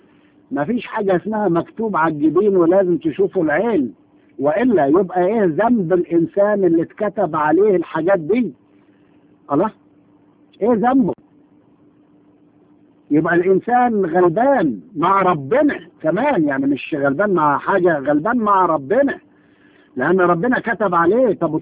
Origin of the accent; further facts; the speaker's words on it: Egypt; لكن احنا اتربينا في مصر وسمعنا كده